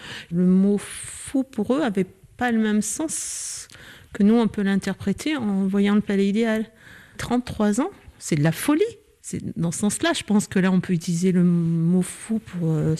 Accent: Hauterives, Auvergne-Rhône-Alpes, France; J'ai grandi à Hauterive, je suis native d'Hauterive, voilà.

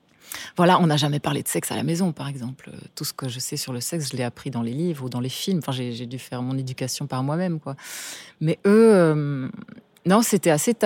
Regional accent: Ottignies, Wallonia, Belgium; born there; Alors moi je suis belge, je suis née en Belgique, dans une petite ville qui s'appelle Ottigny, qui n'a qu'un hôpital et une gare en fait, en gros.

